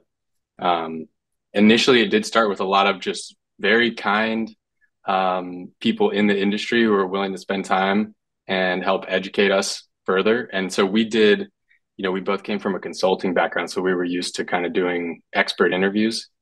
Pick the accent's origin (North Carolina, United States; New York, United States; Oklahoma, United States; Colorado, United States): North Carolina, United States; now in Los Angeles, United States; many years of growing up in North Carolina and being on my grandpa's farm